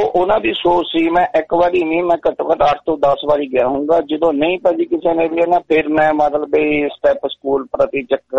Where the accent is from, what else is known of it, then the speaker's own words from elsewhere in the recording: Chak Des Raj, Punjab, India; ਮੇਰਾ ਪਿੰਡ ਭਾਜੀ ਹੈਗਾ ਚੱਕ ਦੇਸ ਰਾਜ ਡਿਸਟ੍ਰਿਕਟ ਜਲੰਧਰ ਤੇ ਬੜੇ ਪਿੰਡ ਦੇ ਲਾਗੇ ਆ ਤਹਿਸੀਲ ਫਲੌਰ